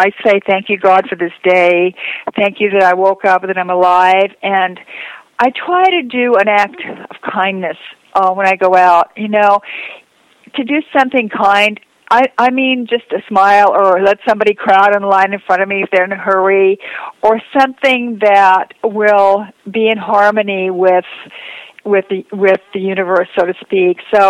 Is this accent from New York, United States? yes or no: yes; New York, United States; I'm a New Yorker who does go to LA.